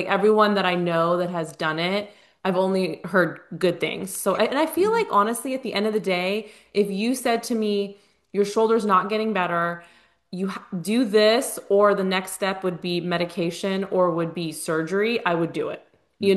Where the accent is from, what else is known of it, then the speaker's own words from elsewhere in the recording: California, United States; We're from California, so obviously we're not used to cold.